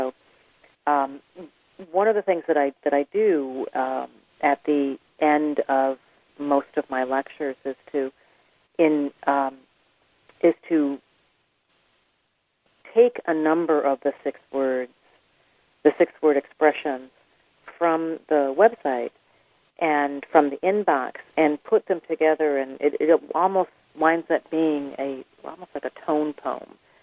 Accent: Minnesota, United States; also born or lived in Birmingham, Alabama; I was raised in Minnesota. My mother's side of the family is from Minnesota. My father's side of the family is from Birmingham, Alabama, and I spent my childhood going back and forth between those two cities.

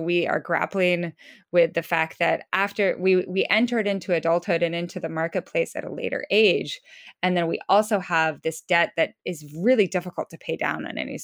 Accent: Idaho, United States; I'm at the very end of the official age spectrum. And the combination of that and growing up in North Idaho

